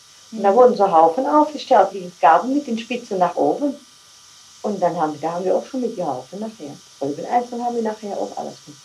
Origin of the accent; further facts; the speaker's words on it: Roitzheim, North Rhine-Westphalia, Germany; born there; Ich bin in Reutzheim geboren. Und ich bin dann 46 eingeschult worden nach Kuchenheim. Und wir sind Anfang 47 nach Reutzheim angekommen.